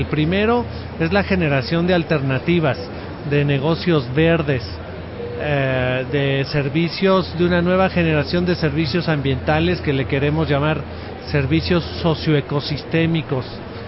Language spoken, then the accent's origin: Spanish; Mexico; te lo digo como mexicano, yo soy de México